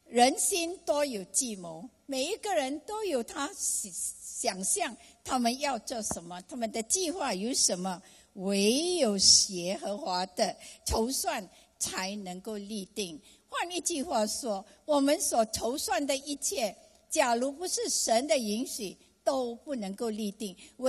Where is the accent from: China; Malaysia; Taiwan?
Malaysia; moved away as an adult; now in Australia; 我在80的年代的时候，我们就开始想要移民，我是从马来西亚来